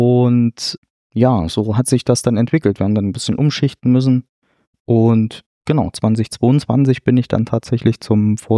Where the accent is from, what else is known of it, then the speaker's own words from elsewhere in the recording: Ostramondra, Thuringia, Germany; also born or lived in Buttstedt; Ich komme ursprünglich aus Buttstedt tatsächlich, bin aber dann relativ früh, ich glaube in der 4. Klasse, dann nach Ostramontra gezogen. Meine Großeltern kommen von hier, genau.